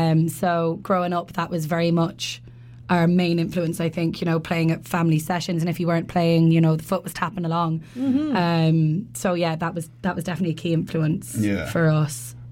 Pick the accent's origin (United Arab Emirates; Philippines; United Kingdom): United Kingdom; England; So I grew up in England with my brother and my parents